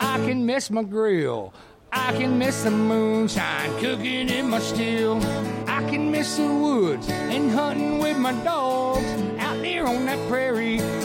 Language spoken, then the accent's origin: English; Okeechobee, Florida, United States; I was born in Okeechobee down there, and I'm a Florida native, Florida cracker here, what they call us. I'm third generation stucco man, so I started a new business here, Central Florida Plastering.